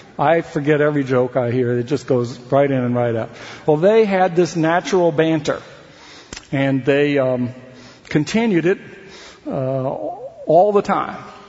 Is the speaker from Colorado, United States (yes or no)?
no; Atlanta, Georgia, United States; I was born in Atlanta, where Martin Luther King was born. I lived there, I grew up there, but I never even saw him in the flesh.